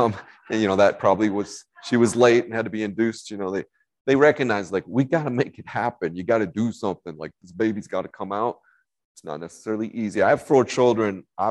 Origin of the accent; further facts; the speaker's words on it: Ellendale, North Dakota, United States; I drove up from Ellendale. I'm from Ellendale, if you didn't know that.